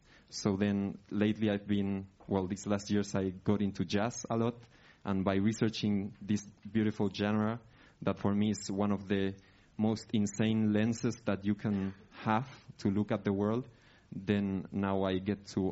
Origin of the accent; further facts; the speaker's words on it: Spain; now in Madrid, Spain; I come from Spain. I grew up in a very, very small village in the mountains. And then at some point, I moved to Madrid pursuing music.